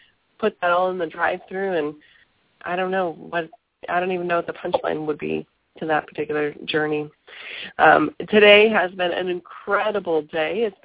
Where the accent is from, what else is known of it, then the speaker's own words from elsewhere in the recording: the South, United States; now in New England, United States; growing up in the South, you learn other languages because it's a multicultural area.